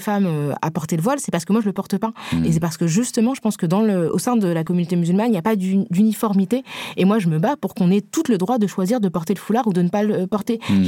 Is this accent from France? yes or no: no; Senegal; moi je suis originaire du Sénégal